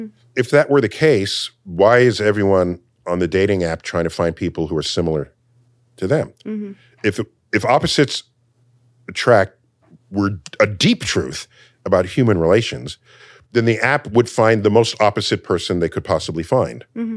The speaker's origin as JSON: {"language": "English", "town": "Bronx", "region": "New York", "country": "United States", "tie": "born or raised there", "said": "For goodness, she grew up in Alaska, and I grew up in the Bronx."}